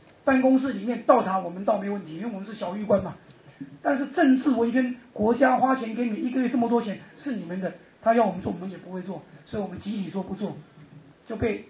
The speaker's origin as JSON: {"language": "Chinese", "region": "Guangdong", "country": "China", "said": "一个广东一个山东、哦、他是山东人，我是广东人"}